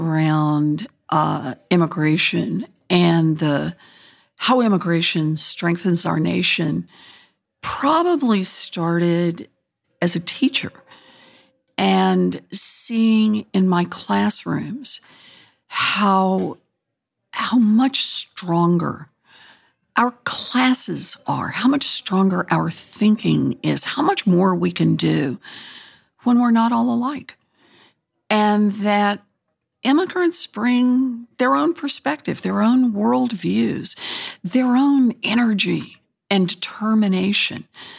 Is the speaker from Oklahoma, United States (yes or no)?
yes; Oklahoma, United States; So I was born and raised in Oklahoma. I have three brothers. Two of them are still Republicans.